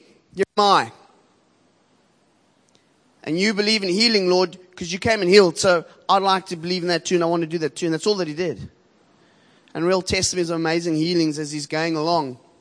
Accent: Cape Town, Western Cape, South Africa; I'm from Shofar, Cape Town, City Bowl.

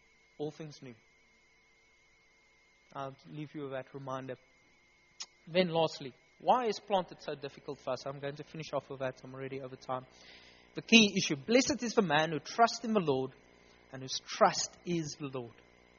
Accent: South Africa; You see, for our generation, this is an issue because we never truly want to identify ourselves as South African.

